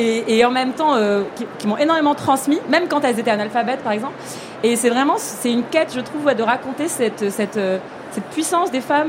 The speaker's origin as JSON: {"language": "French", "country": "Morocco", "said": "en tant que Marocaine, de découvrir ce fameux voisin qui habite en face de vous"}